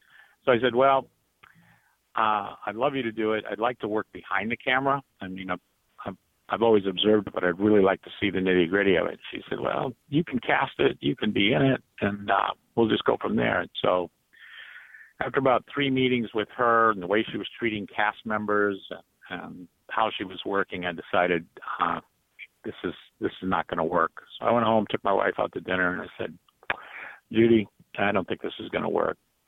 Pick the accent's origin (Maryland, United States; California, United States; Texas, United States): California, United States; moved away as an adult; also born or lived in Hawaii; Yeah, I was born in Hawaii, raised out here in California. And at 18, I joined the Navy, and the last port of call was Boston, so I stayed there.